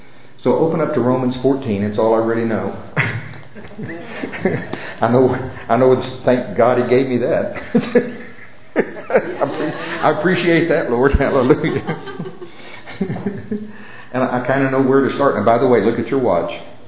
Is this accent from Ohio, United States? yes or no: no; Oklahoma, United States; I'm from Oklahoma.